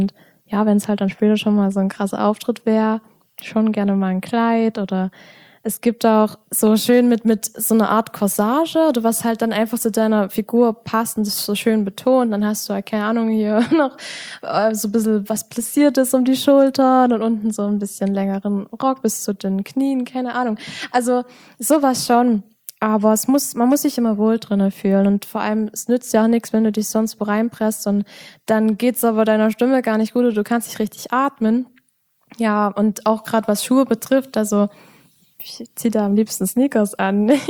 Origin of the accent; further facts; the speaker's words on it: Saxony, Germany; Genau, so ist es bei uns im Erzgebirge.